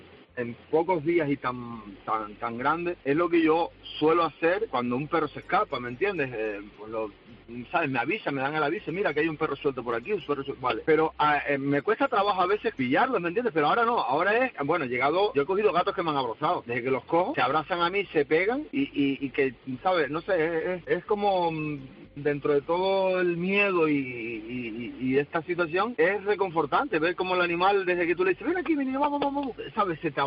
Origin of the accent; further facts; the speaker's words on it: La Palma, Canary Islands, Spain; yo soy de La Palma, pero estaba trabajando en Tenerife.